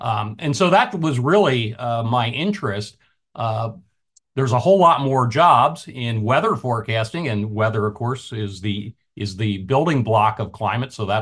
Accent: Pennsylvania, United States; I grew up in Southeast Pennsylvania, being the Pennsylvania Dutch boy that I am.

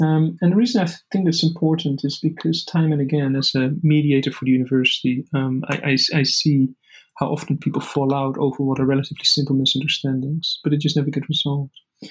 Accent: Netherlands; the Netherlands, you know, which is my home country

